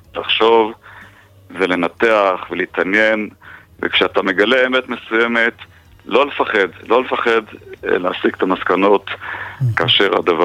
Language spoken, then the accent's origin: Hebrew; Haifa, Haifa District, Israel; שגדל בחיים הטובים של הקרמל בחיפה, כבר התחלתי לחשוב.